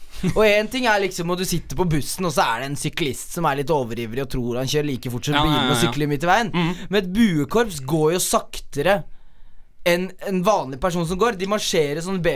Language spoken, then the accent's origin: Norwegian; Eastern Norway, Norway; now in Bergen, Norway; Og at man kommer til Bergen som jeg, som østlending, og møter på et nytt fenomen som heter buekorps